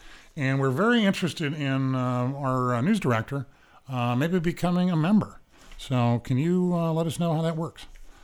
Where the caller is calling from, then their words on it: Chicago, Illinois, United States; at the Bleat Network. We're calling from Chicago this morning.